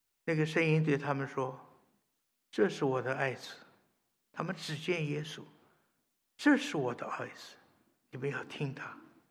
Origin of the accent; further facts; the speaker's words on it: China; 我们都是中国的基督徒弟兄姐妹，